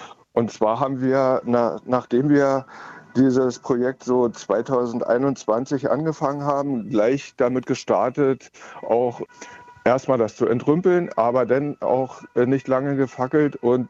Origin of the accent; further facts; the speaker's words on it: Kalbe, Saxony-Anhalt, Germany; Ja, ich komme aus Kalbe und ich fühle mich hier ziemlich wohl